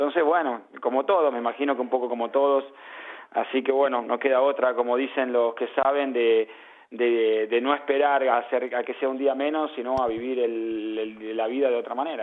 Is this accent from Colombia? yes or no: no; Argentina; nosotros somos muy argentinos